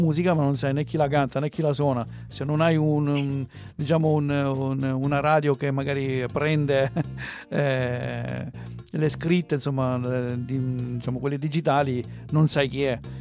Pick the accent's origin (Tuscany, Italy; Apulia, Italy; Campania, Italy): Apulia, Italy; Noi siamo pugliesi, siamo della terra della pizzica, siamo del Salento.